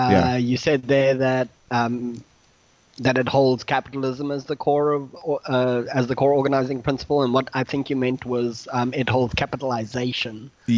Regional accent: South Africa; now in Middle East; I am a South African living in the Middle East.

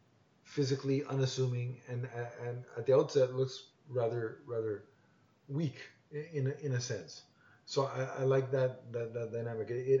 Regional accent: Canada; I'm Canadian, so the sight of snow only makes me think of winter.

